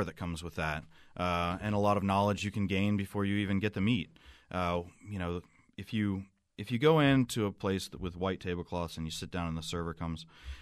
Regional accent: Ohio, United States; I'm from Ohio.

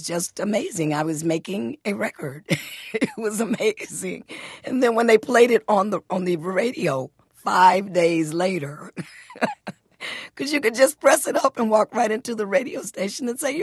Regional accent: Detroit, Michigan, United States; But I was from Detroit, and blacks at the time felt that if they were raised, born and raised in the North, were a little bit better than blacks who were born and raised in the South.

